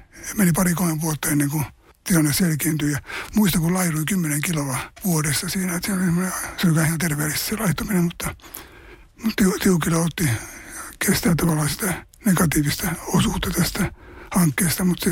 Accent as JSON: {"language": "Finnish", "town": "Savonlinna", "region": "South Savo", "country": "Finland", "tie": "born or raised there", "lives_now": "Tampere, Finland", "said": "Savonlinna oli mun kotipaikka tavallaan ja mä pidän sitä edelleenkin paljon"}